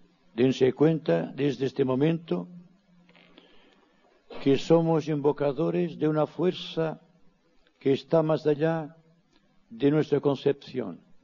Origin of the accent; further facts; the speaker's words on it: Spain; first language Catalan; Spanish is a second language; yo pronunciaré en catalán, que es mi lengua materna, unos mantras.